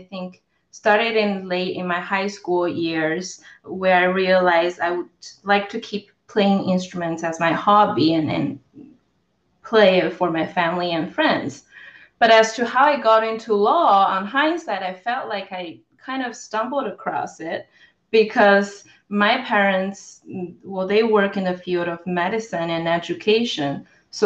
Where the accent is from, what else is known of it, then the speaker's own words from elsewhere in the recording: China; English is a second language; growing up and born and raised and growing up in China in 1990s